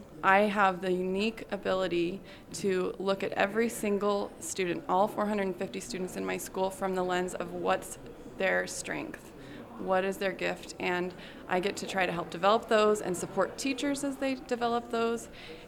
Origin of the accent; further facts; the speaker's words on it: Quincy, United States; So I'm from Quincy, which is a farming town. I grew up there.